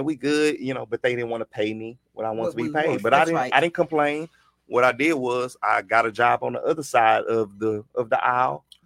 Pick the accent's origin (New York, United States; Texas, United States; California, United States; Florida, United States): Texas, United States; Houston; You know I'm from the great Third Ward, Texas.